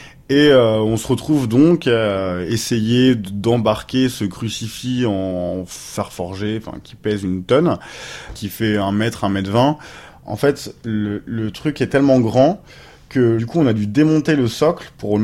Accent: Le Havre, Normandy, France; now in Rouen, France; j'ai 26 ans, j'habite à Rouen, je suis originaire du Havre. Je reviens donc régulièrement au Havre pour voir des amis

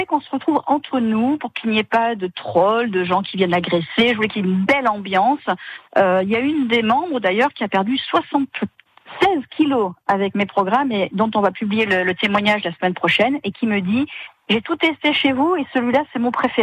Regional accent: Corsica, France; moi, je suis corse, comme vous le savez, et comme beaucoup de méditerranéennes

